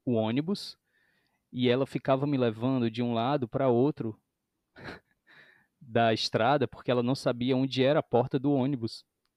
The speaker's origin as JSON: {"language": "Portuguese", "town": "Ubajara", "region": "Ceará", "country": "Brazil", "tie": "born or raised there", "also_born_or_lived": "Fortaleza", "said": "Eu nasci em Fortaleza, sou cearense de Fortaleza, mas com uns 3 anos eu fui morar em Ubajara, que é uma cidade a 300 km de Fortaleza, né? E é uma serra, e aí a gente morava num sítio"}